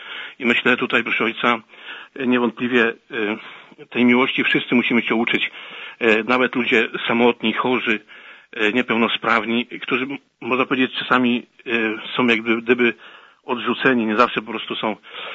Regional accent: Pomeranian Voivodeship, Poland; Też ja jestem tutaj Kaszubą, to moje tej kaszubskie serce też mocniej zabiło

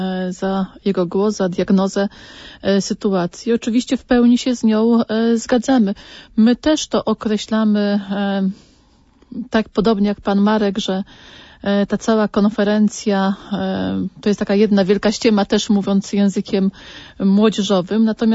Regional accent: Puławy, Lublin Voivodeship, Poland; jestem z Puła, więc muszę to powiedzieć

